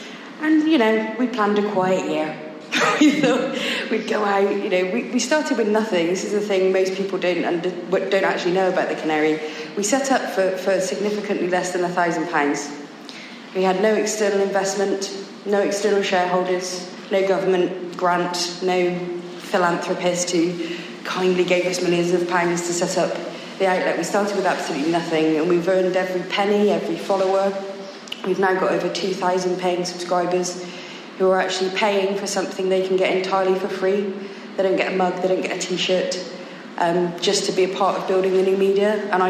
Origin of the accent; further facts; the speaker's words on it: Bristol, South West England, United Kingdom; accent: Bristol; especially getting to speak in my hometown. As you can tell from my accent, I am a Bristol girl. I grew up in Kingswood, just down the road